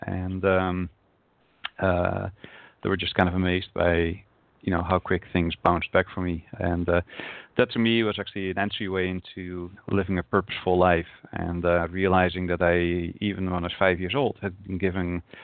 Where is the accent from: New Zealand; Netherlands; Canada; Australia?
Netherlands; At that time, I was growing up in the Netherlands. I thought I could become the president of the United States if I wanted to.